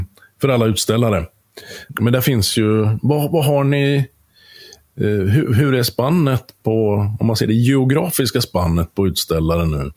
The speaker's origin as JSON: {"language": "Swedish", "region": "Mälardalen", "country": "Sweden", "said": "även om jag är från Mälardalen"}